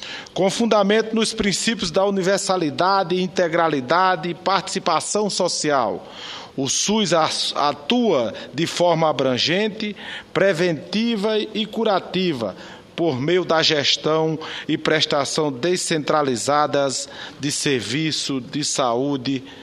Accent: Brazil; alterou a maneira como nós brasileiros passamos a praticar a própria saúde pública do Brasil.

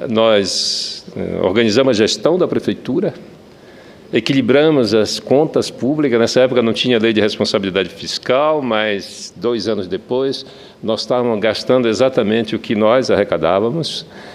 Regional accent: Macapá, Amapá, Brazil; also born or lived in Marajó; eu morei 2 anos em Moçambique e eu sou de Macapá, eu sou ribeirinho, eu nasci na beira do rio, na ilha do Marajó.

